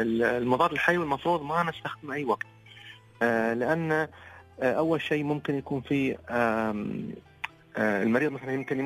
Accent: United Arab Emirates

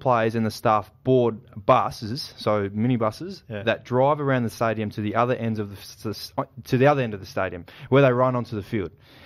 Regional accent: Australia; but being an Australian, he'll probably go pick one. So the more Aussies we can get in the NBA, the better.

